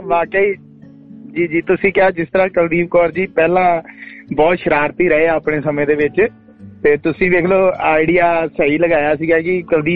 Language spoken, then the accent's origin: Punjabi; Rajoke, Punjab, India; ਤੇ ਮੈਂ ਉਸੇ ਏਰੀਏ ਤੋਂ ਆ ਜੀ, ਤੁਹਾਡੇ ਏਰੀਏ ਤੋਂ ਹੀ ਆ, ਪਰ ਮੇਰਾ ਪਿੰਡ ਰਾਜੋਕੇ ਆ ਜੀ।